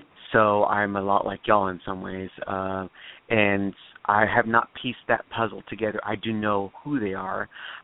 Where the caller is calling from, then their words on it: Baton Rouge, Louisiana, United States; I'm calling from Baton Rouge, Louisiana.